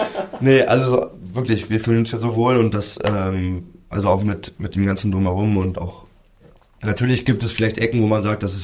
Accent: Berlin, Germany; ich bin in Treptow-Köpenick aufgewachsen. Also um es genau zu sagen, zwischen Adlershof und Oberhof-Rudow.

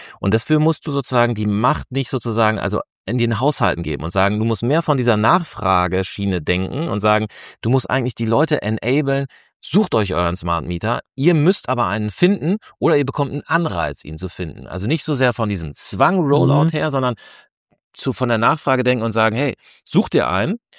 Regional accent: Northern Germany, Germany; Also ich komme ja auch aus Norddeutschland

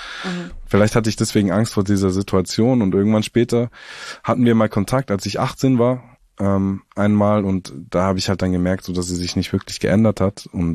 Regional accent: Southern Germany, Germany

